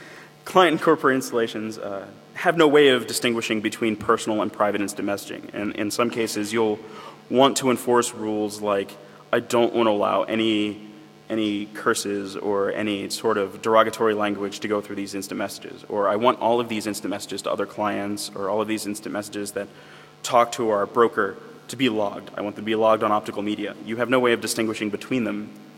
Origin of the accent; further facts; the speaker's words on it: United States; I guess you can tell I'm from America.